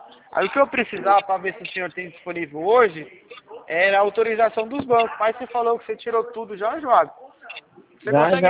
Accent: Campinas, São Paulo, Brazil; Campinas, de Campinas mesmo, interior.

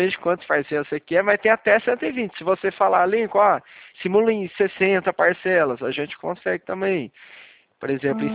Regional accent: São Paulo, Brazil; Eu sou do interior de São Paulo. Cidade que eu moro aqui chama Leme.

